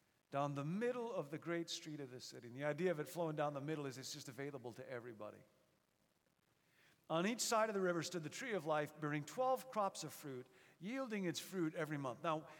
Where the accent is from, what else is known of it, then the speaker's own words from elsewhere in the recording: Rockford, Illinois, United States; And growing up in Rockford, I used to picture this verse as a, you know, leafy green forest with lots of streams and brooks